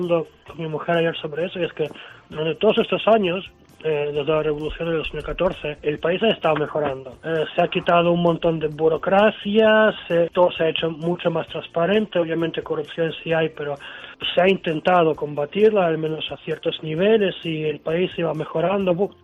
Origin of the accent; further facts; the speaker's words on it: Ukraine; parece que somos los ucranianos los malos